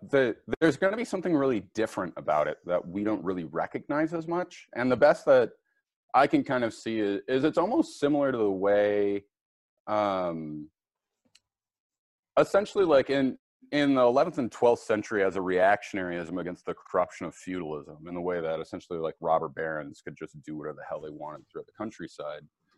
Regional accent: California, United States; And I grew up here in California

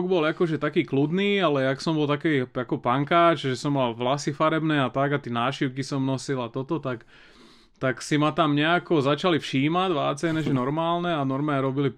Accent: Sereď, Trnava Region, Slovakia; also born or lived in Piešťany; Narodil som sa v Píšťanoch, ale ja v podstate ako celý život, do 18 rokov som žil v Seredí.

